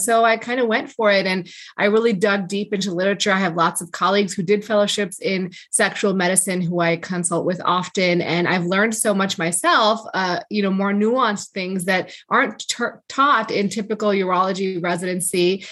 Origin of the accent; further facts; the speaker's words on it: East Amherst, New York, United States; In Buffalo? East Amherst, Williamsville area.